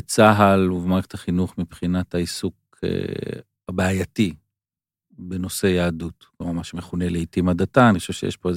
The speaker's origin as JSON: {"language": "Hebrew", "town": "Kfar Saba", "region": "Central District", "country": "Israel", "tie": "born or raised there", "said": "חברי הילדות שלי בכפר סבא"}